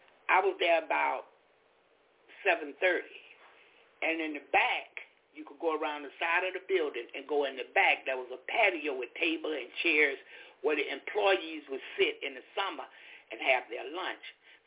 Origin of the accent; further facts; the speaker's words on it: Florida, United States; I'm from Florida.